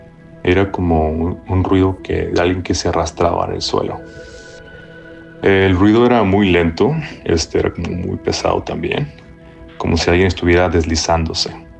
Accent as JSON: {"language": "Spanish", "town": "Monterrey", "region": "Nuevo León", "country": "Mexico", "moved": "as an adult", "lives_now": "New York, United States", "said": "Yo soy del norte de México y cuando me mudé aquí a Nueva York por un trabajo, pues todo parecía ir muy bien."}